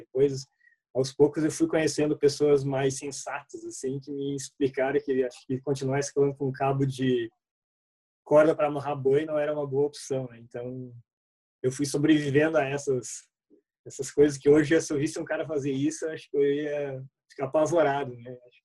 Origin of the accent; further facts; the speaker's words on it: Ivoti, Rio Grande do Sul, Brazil; also born or lived in Porto Alegre / Rio de Janeiro; now in Vitória, Brazil; Eu estou agora em Vitória, né? Eu sou gaúcho, nasci em Ivoti, fica a 60 km de Porto Alegre. Passei lá grande parte da minha adolescência lá, depois eu fui morar em Porto Alegre.